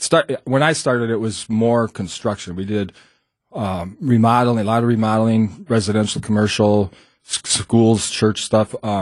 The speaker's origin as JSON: {"language": "English", "town": "Milwaukee", "region": "Wisconsin", "country": "United States", "tie": "born or raised there", "said": "I was born in Milwaukee, raised in Milwaukee."}